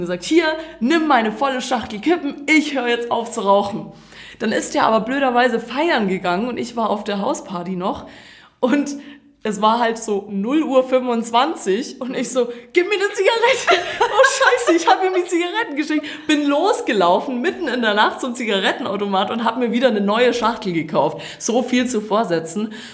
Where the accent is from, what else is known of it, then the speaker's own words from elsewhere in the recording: Croatia; now in Germany; Ich war in meiner Heimat und das war sehr, sehr schön. Mache ich eigentlich aber jedes Jahr.